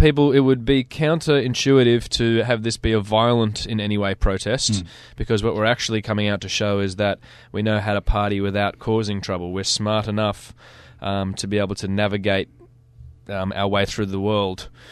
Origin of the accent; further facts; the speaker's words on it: Edgecliff, New South Wales, Australia; I grew up in Edgecliff where there's no hip-hop.